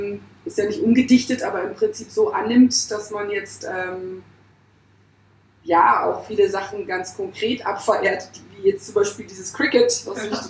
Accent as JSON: {"language": "German", "town": "Pforzheim", "region": "Baden-Württemberg", "country": "Germany", "tie": "born there", "also_born_or_lived": "Hamburg", "said": "außer meiner Geburtsstadt Pforzheim, was jetzt was ganz anderes ist, Hamburg-Wahlstadt quasi durchs Studium"}